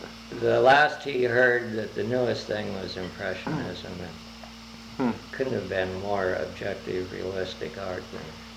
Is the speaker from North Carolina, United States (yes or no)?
no; Cosmopolis, Washington, United States; born there; Well, I was born in Cosmopolis, Washington